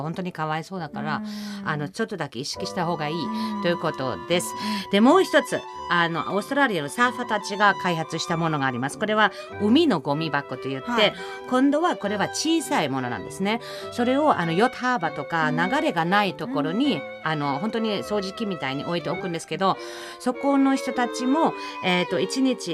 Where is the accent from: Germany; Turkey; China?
Germany; Japanese is a second language; now in Japan; ドイツだと多分どうしてもそのドイツ出身だからどうしても気になるかもしれないけども